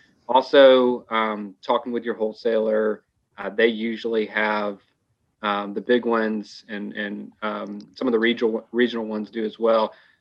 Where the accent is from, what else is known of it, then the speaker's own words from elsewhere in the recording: Mississippi, United States; I'm born and raised in Mississippi. It's where I live now.